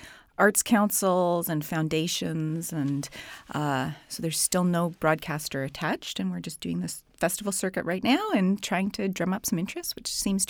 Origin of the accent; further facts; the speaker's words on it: Canada; I'm from Canada